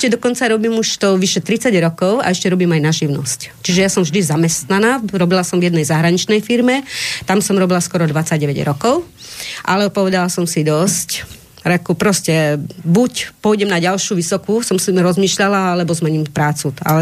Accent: Martin, Žilina Region, Slovakia; Narodila som sa v Martine, či na Slovensku, aj keď rodičia, jeden bol Poliak národnosti, druhý bol, mamina bola Moravačka, ale ostali tunak vlastne ešte, keď boli strojárne, oni kvôli strojárne tu prišli bývať.

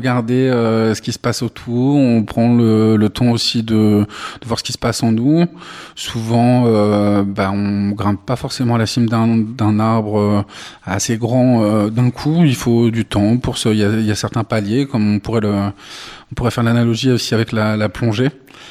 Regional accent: Île-de-France, France; moi je viens d'Île-de-France

